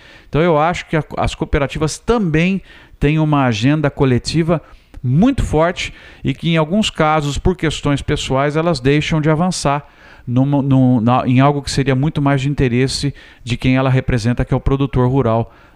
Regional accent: São Paulo, Brazil; tem fazendas já em São Paulo, de onde eu venho, de amigos, e aqui mesmo

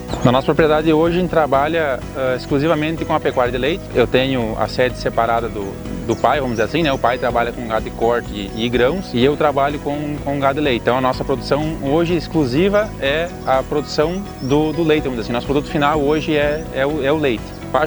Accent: Espumoso, Rio Grande do Sul, Brazil; now in Jacuizinho, Brazil; Eu sou natural de Espumoso e hoje resido aqui, trabalho aqui no interior de Jacuizinho.

